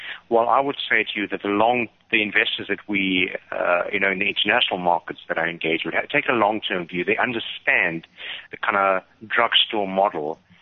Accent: Chatswood, KwaZulu-Natal, South Africa; born there; I started in a store called Clicks Chatswood. It's a township that I was born in KZN

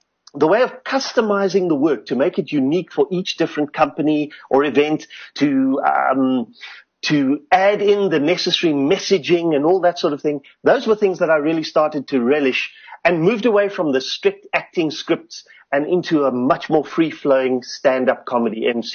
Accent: Cape Town, Western Cape, South Africa; I grew up in Goodwood, working class Cape Town.

